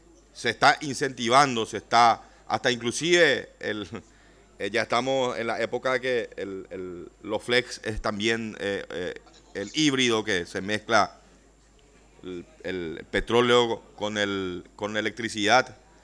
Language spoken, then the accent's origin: Spanish; Paraguay; a nosotros como paraguayos nos interesa proteger lo que nosotros producimos y apoyar a los productores de nuestro país